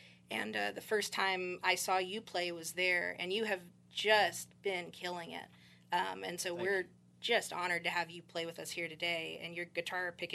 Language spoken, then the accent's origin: English; Kentucky, United States; aside from living in Kentucky, growing up in Kentucky, liking Kentucky, the main reason I stay here is because I need at least one season that kills the mosquitoes.